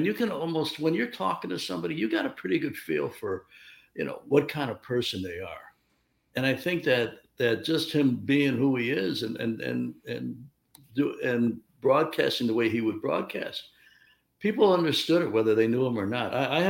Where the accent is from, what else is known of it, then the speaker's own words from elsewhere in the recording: Chicago, Illinois, United States; Now I'm from Chicago, 2,000 miles away from Los Angeles.